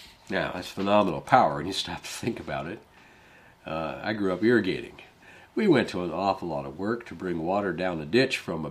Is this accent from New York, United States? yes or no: no; South Dakota, United States; I grew up in South Dakota, and we had no smog.